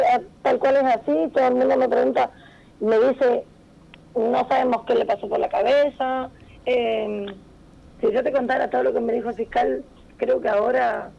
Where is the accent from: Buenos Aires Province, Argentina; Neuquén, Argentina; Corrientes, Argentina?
Neuquén, Argentina; Villa La Angostura; como somos de Villa Langostura